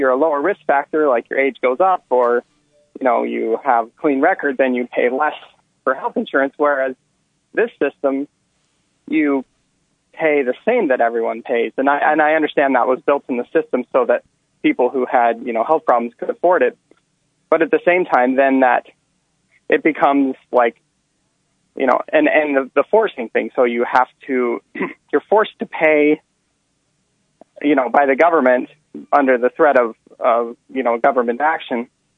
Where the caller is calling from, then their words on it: Urbana, Illinois, United States; I'm from Urbana.